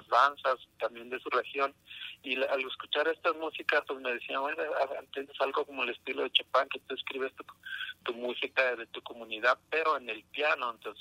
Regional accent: Mexico; yo solo era un músico folclórico, como mexicano

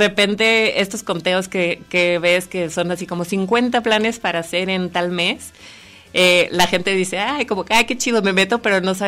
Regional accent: Guadalajara, Jalisco, Mexico; Yo en ese entonces vivía en Ciudad de México. Yo soy tapatía, pero ejercí un tiempo por allá.

